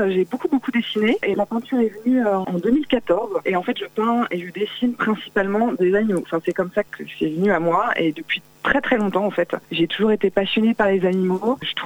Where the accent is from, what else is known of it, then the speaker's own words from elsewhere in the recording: Angers, Pays de la Loire, France; Je suis originaire de la ville d'Angers. J'ai principalement grandi dans le Maine-et-Loire, dans la campagne autour.